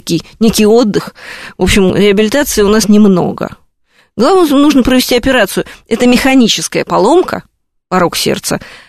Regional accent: Moscow, Russia; И мы подумали, что же мы, работающие москвичи, не соберем эти $5000.

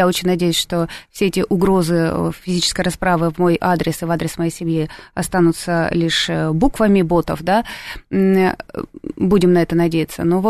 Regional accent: Russia; я сама россиянка, русская

